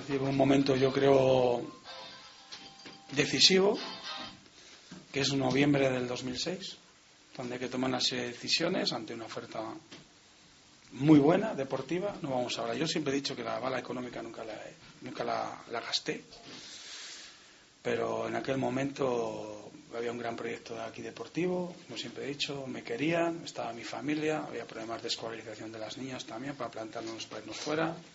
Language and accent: Spanish; Valladolid, Castile and León, Spain; yo soy vallisoletano. Me siento vallisoletano.